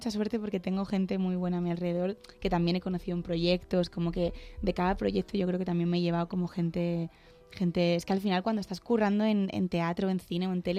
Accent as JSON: {"language": "Spanish", "town": "Leganés", "region": "Community of Madrid", "country": "Spain", "said": "Y yo me quedo mucho con Madrid, soy muy madrileña."}